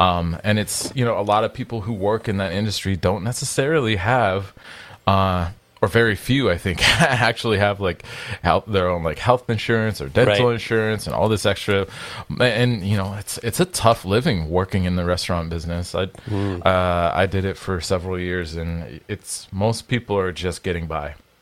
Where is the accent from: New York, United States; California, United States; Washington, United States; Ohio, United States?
Washington, United States; But I'm like, obviously, I'm from Washington State, so my goal is like, all right, let's pull some of the local guys that are in the area